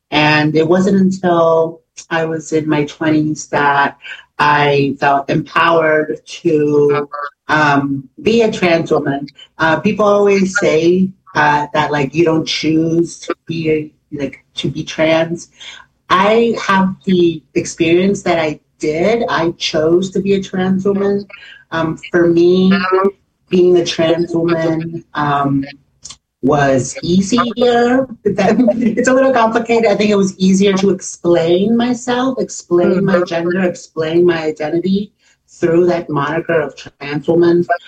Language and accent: English; Virginia, United States; I grew up in Virginia, and I've been living in this area all my life.